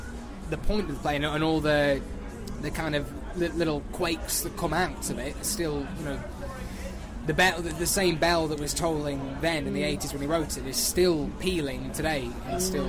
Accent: Manchester, North West England, United Kingdom; now in London, United Kingdom; I grew up in Manchester for 18 years, and then I started auditioning for drama school when I was 18

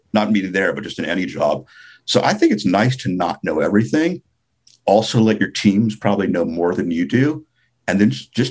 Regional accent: New York, United States; growing up in New York and moving to LA, having quite a nice life, lots of friends

